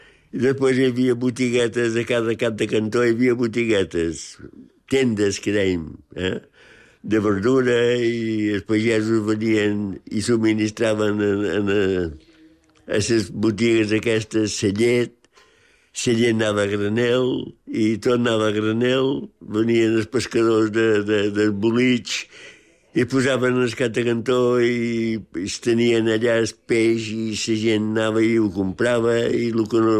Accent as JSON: {"language": "Catalan", "town": "Es Castell", "region": "Balearic Islands", "country": "Spain", "tie": "born or raised there", "said": "Quan jo era petit, Es Castell era... Per jo era molt alegre, era molt agradable."}